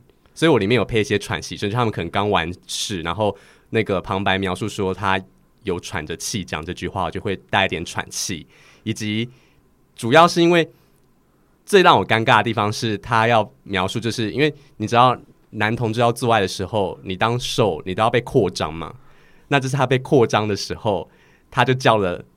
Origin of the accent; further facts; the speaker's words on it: Taiwan; 是我觉得它很贴近我们台湾人的日常生活